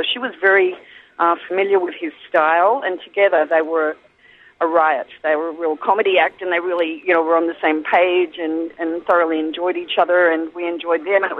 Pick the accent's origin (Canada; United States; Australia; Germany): Australia; accent: Australian; I think it's the first opportunity I've had to actually utilize my Australian accent, which isn't as Australian as it could be, but it's certainly Australian as